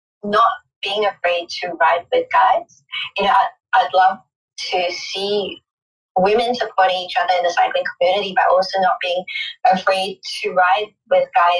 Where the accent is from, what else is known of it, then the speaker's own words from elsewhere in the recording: Singapore; I didn't conform to a lot of stereotypes growing up, and some of that, I guess, was because in Singapore